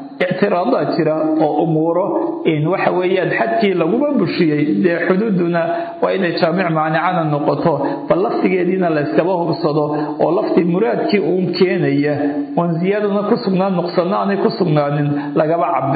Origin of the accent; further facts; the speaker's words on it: Al-Qassim, Saudi Arabia; وأنا ابن القصيم